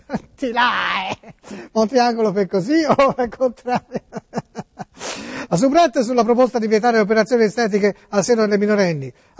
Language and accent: Italian; Tuscany, Italy; Io sono toscano, ma ci abito in questa città e ci lavoro, ha capito?